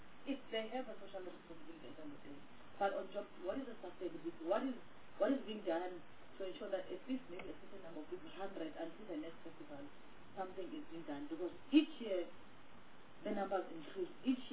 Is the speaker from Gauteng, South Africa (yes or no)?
yes; Gauteng, South Africa; I come from Gauteng